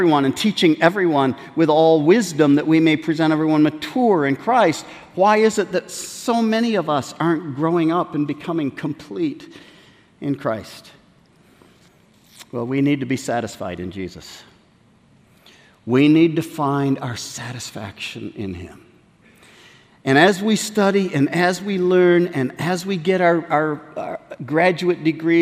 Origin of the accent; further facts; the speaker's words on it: Côte d’Ivoire; I think of where I grew up in West Africa, in Côte d'Ivoire.